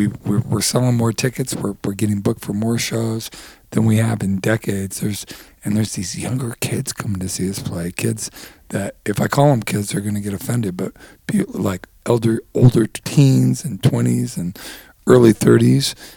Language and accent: English; Santa Monica, California, United States; I grew up in Santa Monica. I grew up with KCRW.